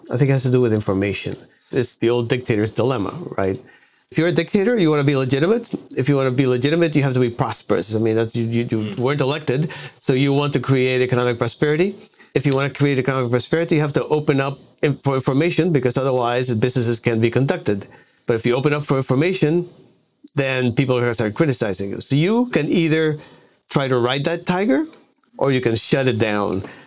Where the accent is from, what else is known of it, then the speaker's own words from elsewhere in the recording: Cuba; I come from Cuba, okay? By the time I was 10 years old, I had had a right-wing dictatorship and a left-wing dictatorship.